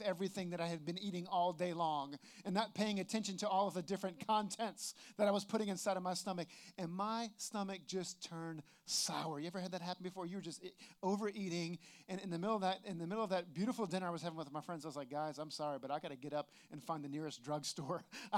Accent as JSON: {"language": "English", "town": "New Orleans", "region": "Louisiana", "country": "United States", "tie": "born or raised there", "said": "A few years ago, I was down in New Orleans visiting my family for Thanksgiving. That's my hometown, and we go down there."}